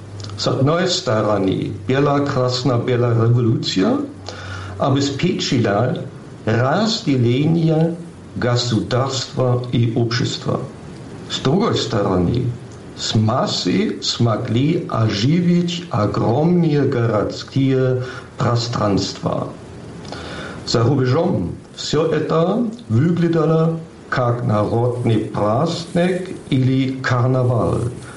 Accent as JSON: {"language": "Russian", "town": "Giessen", "region": "Hesse", "country": "Germany", "tie": "born or raised there", "said": "Мой родной город Гießen совсем небольшой, но он называет себя университетским городом."}